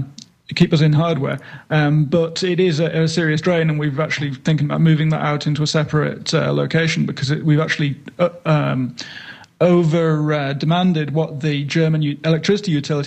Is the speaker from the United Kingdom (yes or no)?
yes; England, United Kingdom; I am an Englishman.